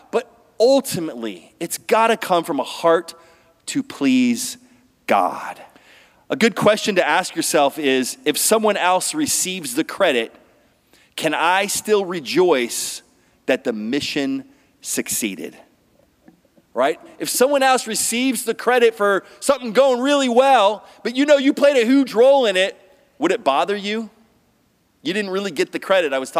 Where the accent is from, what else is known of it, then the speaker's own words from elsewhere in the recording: Philadelphia, Pennsylvania, United States; Like, I'm from Philadelphia.